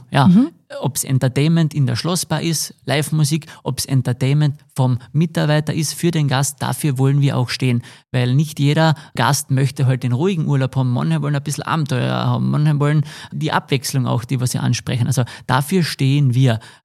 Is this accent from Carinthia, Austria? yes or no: yes; Carinthia, Austria; ich will wieder zurück in mein Heimatbundesland kommen und möchte gerne eine Sommersaison, es war nur eine Sommersaison eigentlich geplant, am Wörthersee verbringen.